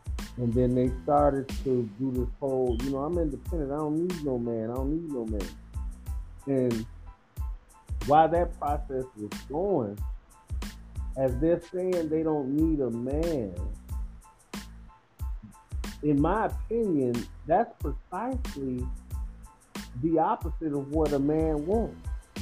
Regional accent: Chicago, Illinois, United States; at least, you know, how I grew up in Chicago.

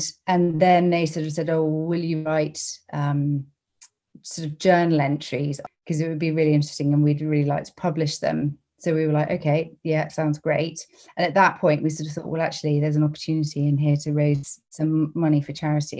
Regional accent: Bath, South West England, United Kingdom; as a teenager growing up in Bath, I used to spend quite a lot of time in the pubs and the clubs in Bath

